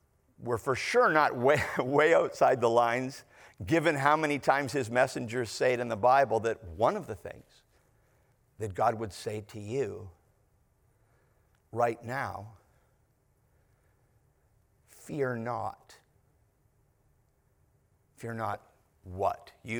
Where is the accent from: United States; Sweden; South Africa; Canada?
Canada; And I grew up in Canada.